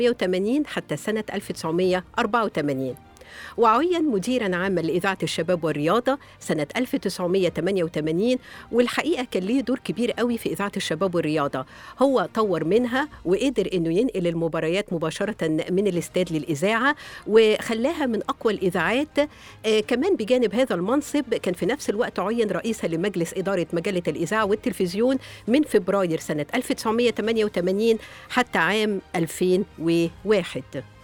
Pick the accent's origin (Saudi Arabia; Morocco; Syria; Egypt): Egypt; Shubra al-Namla, Gharbia; born there; ترشح لعضوية مجلس الشعب عن مسقط رأسي بقرية شبرا النملة